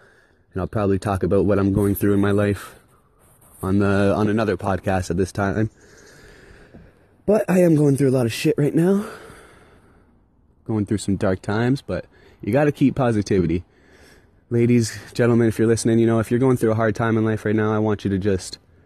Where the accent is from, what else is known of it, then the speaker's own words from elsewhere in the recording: Brantford, Ontario, Canada; now in Cambridge, Canada; So I am in Cambridge, Ontario right now, not my hometown of Brantford, Ontario